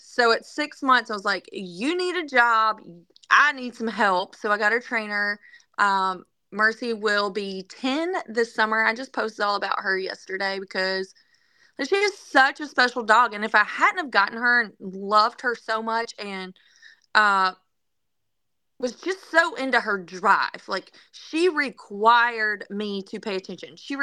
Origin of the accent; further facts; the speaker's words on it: Georgia, United States; Well, I was raised in Georgia, and my family all hunts turkeys and deer